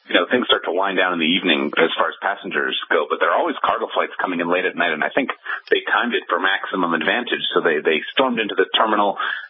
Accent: Boston, Massachusetts, United States; I actually was back in my hometown of Boston over the weekend to paint my parents' new house.

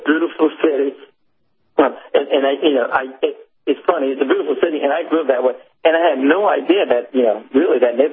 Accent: Jamaica, Queens, New York, United States; I grew up in New York City in a town called Jamaica, Queens.

